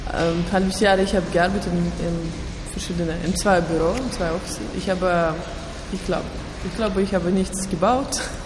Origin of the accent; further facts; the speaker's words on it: Russia; Ich bin aus Russland. Ich habe in St. Petersburg studiert